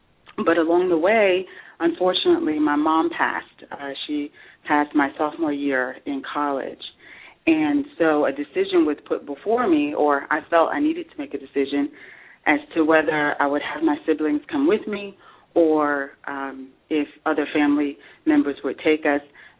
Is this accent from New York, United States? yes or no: yes; Harlem, New York, United States; But, no, I grew up in Harlem. I was the oldest of six children and, you know, raised by a single parent.